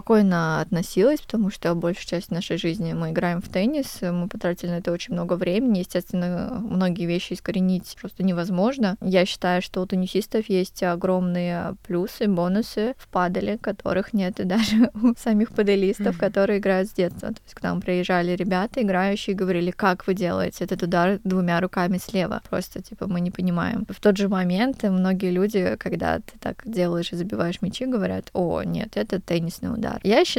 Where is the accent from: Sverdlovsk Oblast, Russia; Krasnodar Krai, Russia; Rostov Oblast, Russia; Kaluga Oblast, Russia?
Krasnodar Krai, Russia; Krasnodar; Я сама из Краснодара